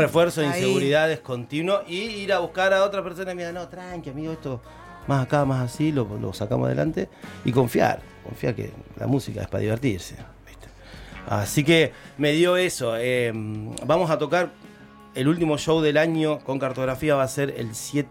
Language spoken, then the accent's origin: Spanish; Rauch, Buenos Aires Province, Argentina; El arroyo que pasa por Rauch se llama Chapaliofú. Ese es el nombre que para mí debería llevar mi pueblo.